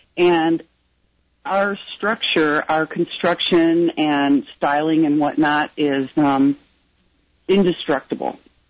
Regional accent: Detroit, Michigan, United States; Yeah, and even when I grew up in Detroit, and even when in the 70s and whatnot

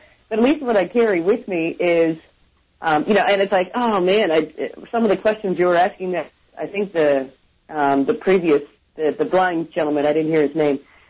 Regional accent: Longmont, Colorado, United States; from Longmont. I'm on a business trip, so I thought I'd call you from your old stomping grounds.

